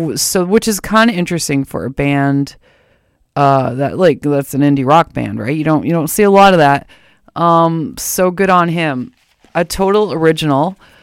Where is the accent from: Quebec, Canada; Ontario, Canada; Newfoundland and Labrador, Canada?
Ontario, Canada; I'm from Ontario myself, southwestern Ontario.